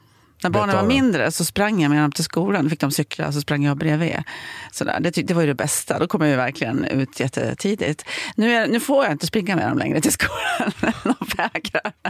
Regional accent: Ullånger, Västernorrland County, Sweden; also born or lived in Örnsköldsvik; jag flyttade faktiskt till Ullånger, ett mindre samhälle söder om Örnsköldsvik, när jag var 4. Till min pappas föräldrahem. Så jag uppväxt i Ullånger.

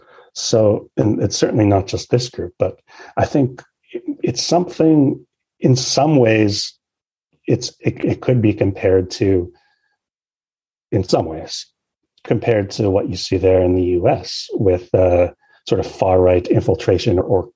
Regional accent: Canada; Canada, my home country

